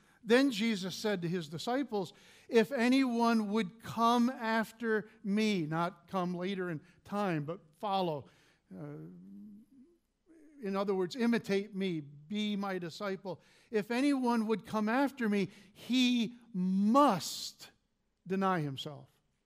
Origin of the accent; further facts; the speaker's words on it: Lewisburg, Pennsylvania, United States; or Lewisburg, Pennsylvania, my hometown